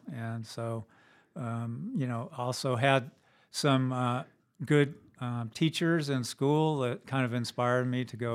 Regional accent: California, United States; I grew up in Southern California and just happened to have a vacation to this area

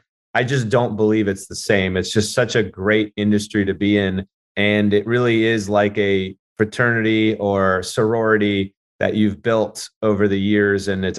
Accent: New York, United States; And then they were from Baltimore. I'm from New York.

